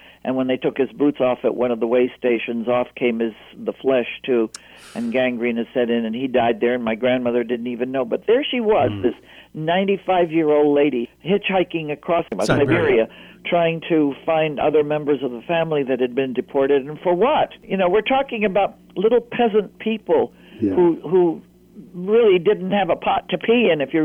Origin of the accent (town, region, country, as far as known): California, United States; born or raised there; also born or lived in Canada